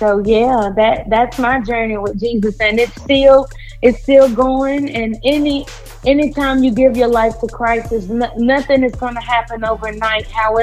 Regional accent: Memphis, Tennessee, United States; born and raised in Memphis, Tennessee. I'm a country girl. I'm the youngest of seven.

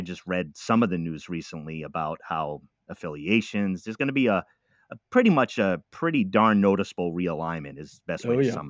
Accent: East Coast, United States; also born or lived in Midwest; I mentioned I'm from the East Coast, sometime in the Midwest

